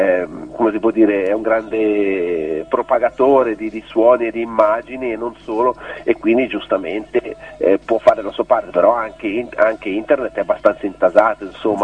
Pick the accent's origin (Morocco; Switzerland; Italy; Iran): Switzerland; Ticino; Io penso che l'Italia sia la soluzione migliore per noi che siamo ticinesi, perché siamo italofoni